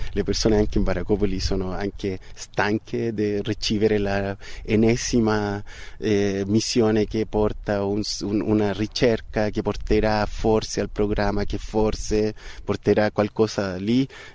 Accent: Chile; Italian is a second language; io vengo dal Cile, allora la povertà urbana è qualcosa alla che io sono stato già esposto

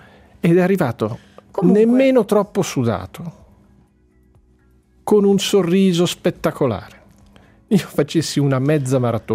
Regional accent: Calabria, Italy; Io calabrese

